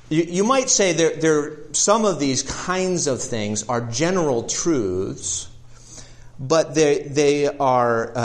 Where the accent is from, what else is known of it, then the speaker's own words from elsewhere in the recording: Baltimore, Maryland, United States; where I grew up in Baltimore, people didn't use guns to shoot deer.